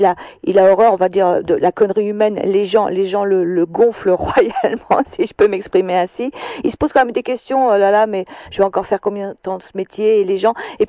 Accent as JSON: {"language": "French", "region": "Occitanie", "country": "France", "said": "Je suis de l'Ariège."}